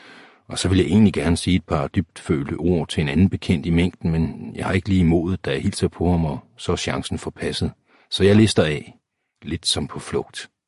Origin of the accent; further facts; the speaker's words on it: Køge, Zealand, Denmark; born there; prøver at nyde udsigten ind over min fødeby Køge med vandtårne